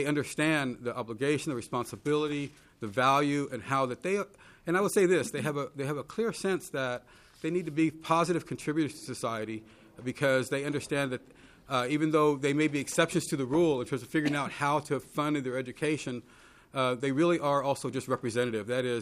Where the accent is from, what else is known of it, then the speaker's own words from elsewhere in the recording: Texas, United States; moved away as an adult; now in Minneapolis, United States; I moved to Minneapolis 9 years ago to chair the Department of Chicano and Latino Studies. I was born and raised in Texas, as were my parents